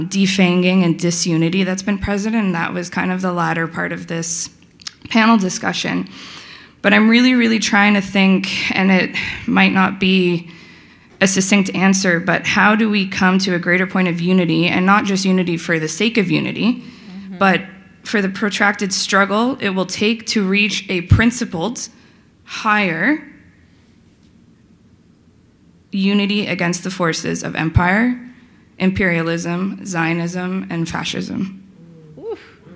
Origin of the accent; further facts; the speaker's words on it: Canada; I am from Canada also.